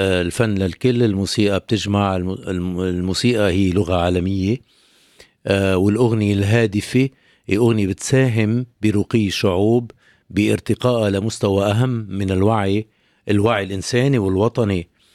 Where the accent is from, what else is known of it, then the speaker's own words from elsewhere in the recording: Lebanon; نحن جايين من لبنان بلدنا اللي عم يعاني،